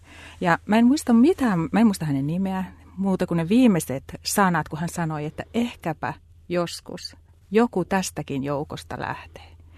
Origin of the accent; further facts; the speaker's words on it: Soini, South Ostrobothnia, Finland; mä oon Pohjanmaan tyttö ja Etelä-Pohjanmaalta Soinista on kotoisin. Ja itse asiassa tällä hetkelläkin asun siellä. Kotikonnuilla on paluumuuttaja sinne juurilleni